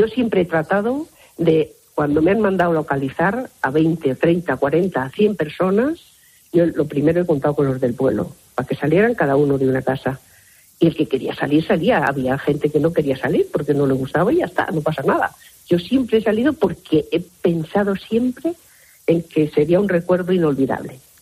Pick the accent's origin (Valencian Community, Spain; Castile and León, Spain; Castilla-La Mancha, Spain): Castile and León, Spain; Arahuetes; os doy las gracias por conectar conmigo para decir adiós desde mi pueblo, Arahuetes, a la serie Cuéntame